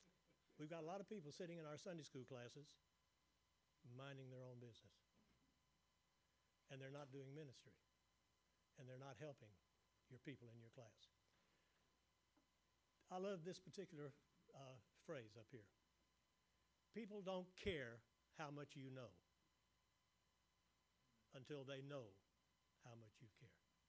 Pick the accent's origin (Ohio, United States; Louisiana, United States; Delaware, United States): Louisiana, United States; Houma; born there; I was born in Houma, Louisiana, Terrebonne Parish.